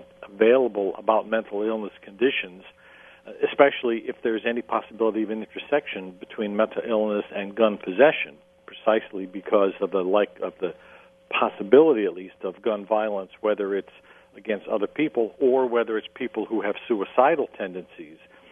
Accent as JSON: {"language": "English", "region": "New York", "country": "United States", "said": "Now, in my home state of New York State, to obtain a pistol permit, the background check includes references, character references, who police investigate."}